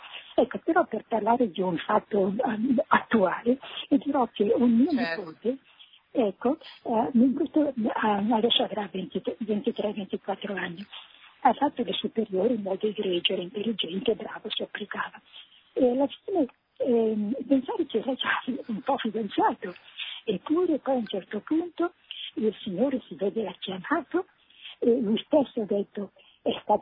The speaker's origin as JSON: {"language": "Italian", "town": "Monza", "region": "Lombardy", "country": "Italy", "said": "Io sono di Monza, di Monza."}